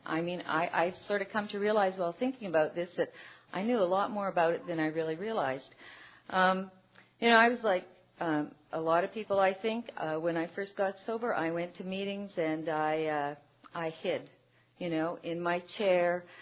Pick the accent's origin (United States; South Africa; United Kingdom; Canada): Canada; Winnipeg, Manitoba; I come from Winnipeg, Manitoba, which is in Canada. So I'm a long ways from here, or I live a long ways from here.